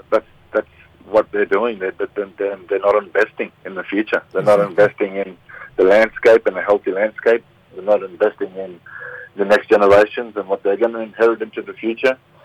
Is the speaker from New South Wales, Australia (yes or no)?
no; Queensland, Australia; I'm from Tuckalak Country in Cordon area, and so that's where I'm from in far north Queensland.